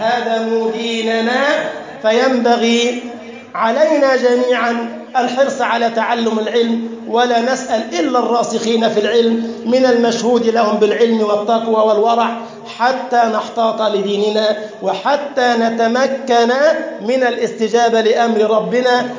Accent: Egypt; اللهم اجعل بلدنا مصر أمنا أمانا، سخاء رخاء

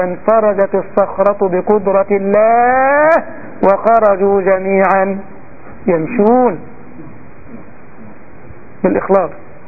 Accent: Egypt; ولذا سأقص عليكم موقفا والله حدث معي في بلدنا مصر

